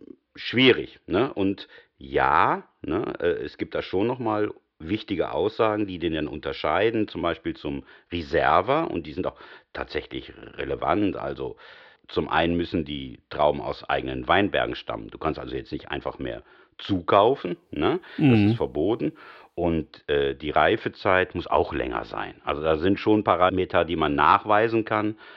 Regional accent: Spain; Ich als Spanier muss Dios sagen, Dio, ne?

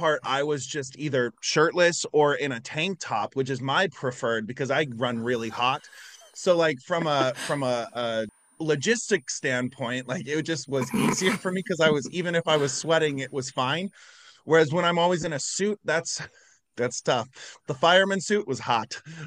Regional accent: United States; accent: southern; also holding a big wrench and like using my southern accent, just, I don't know, it just felt sexy.

